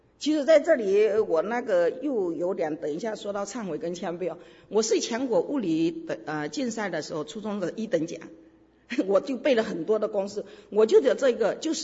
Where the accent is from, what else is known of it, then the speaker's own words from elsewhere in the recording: China; 我之前在中国，因为你知道那个我生在70年代，经历过文化大革命，但是我那时候不懂，然后经历过92邓小平南巡，因为我原来是一个幼儿园老师